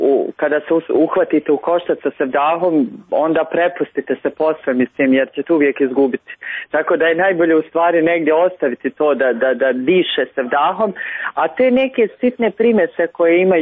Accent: Cetinje, Montenegro; uspomene na moga djeda, na djetinjstvo provedeno u Cetinju

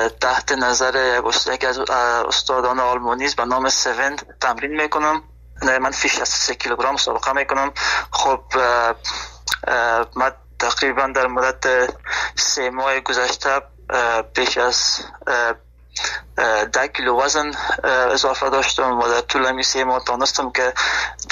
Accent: Afghanistan; now in Germany; به خاطر این هدف خود از افغانستان آلمان آمدم،

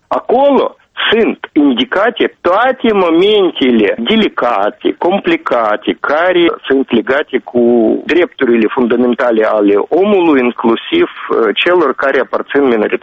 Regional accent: Moldova; born there; Romanian is a second language; eu m-am născut aici în Moldova și mi se pare că datoria mea să știu limba statului unde eu m-am născut este indiscutabilă.

